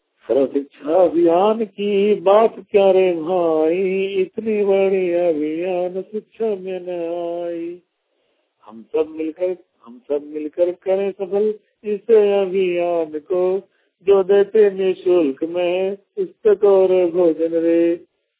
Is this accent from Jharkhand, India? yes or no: yes; Jharkhand, India; मैं देवघर जिला अंतर्गत प्रखंड करो का रहने वाला हूँ।